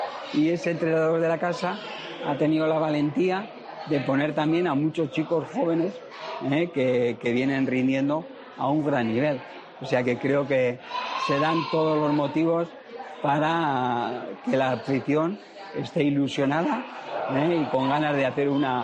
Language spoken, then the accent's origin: Spanish; Navarre, Spain; El equipo de mi tierra, ¿no?, y el equipo que me dio la posibilidad de entrenar en primera división.